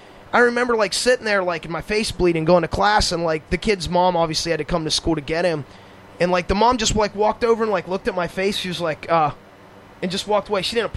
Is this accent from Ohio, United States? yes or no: no; Long Island, New York, United States; And I grew up in New York, Long Island, where a lot of the hip-hop bands came out of, a little further out on the island than they were.